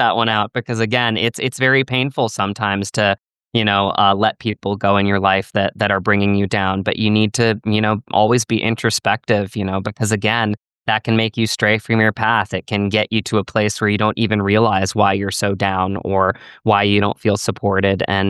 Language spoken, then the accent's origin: English; Virginia, United States; And I look at like some of my core friends in my life growing up in Virginia, and they've been my truest supporters through and through.